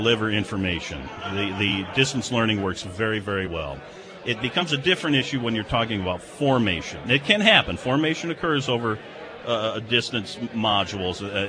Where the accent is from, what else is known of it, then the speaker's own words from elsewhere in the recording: Chicago, Illinois, United States; I'm a Chicagoan. I grew up, for the most part, in northern Illinois. I know that part of the world very, very well. Okay, I moved to Fort Wayne, 4 hours away to do my theological education.